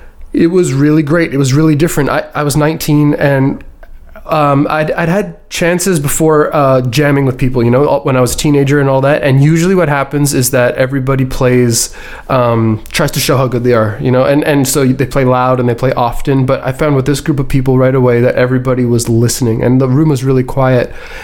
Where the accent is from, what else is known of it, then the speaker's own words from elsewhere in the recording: British Columbia, Canada; now in Montreal, Canada; I grew up in British Columbia, and I moved to Montreal actually to go to McGill.